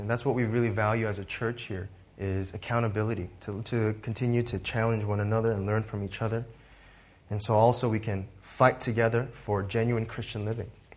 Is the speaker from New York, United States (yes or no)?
yes; New York, United States; now in Indonesia; I'm comfortable and satisfied with my hometown of New York.